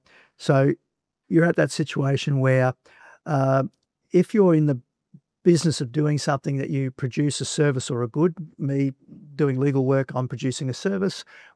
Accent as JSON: {"language": "English", "country": "Australia", "said": "Australians, we came here from Great Britain."}